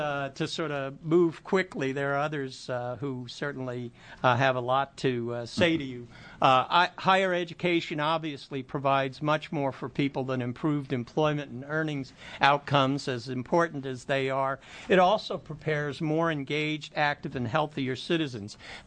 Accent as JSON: {"language": "English", "town": "New York City", "region": "New York", "country": "United States", "tie": "born or raised there", "said": "Klamath Falls is not exactly New York City. I grew up in New York City. It's not New York City."}